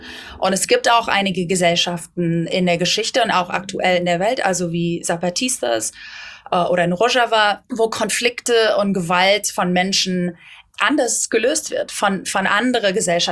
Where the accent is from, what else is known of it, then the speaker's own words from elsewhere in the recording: United States; now in Germany; also ich bin in den Staaten groß geworden und da auch in dem Kontext politisiert worden